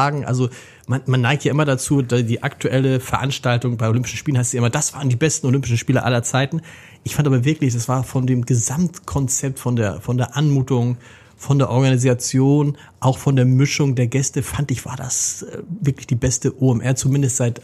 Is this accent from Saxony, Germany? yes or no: no; Hamburg, Germany